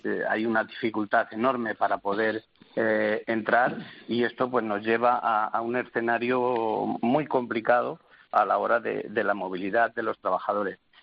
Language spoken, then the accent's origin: Spanish; Castilla-La Mancha, Spain; o al menos nosotros somos de Castilla-La Mancha, por toda la comunidad autónoma